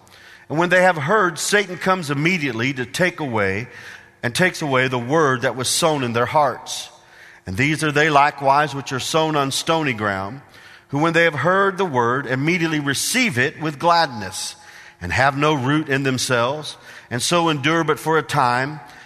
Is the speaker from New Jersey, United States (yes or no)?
no; Illinois, United States; I remember growing up in Central Illinois, we came down here for camp meeting.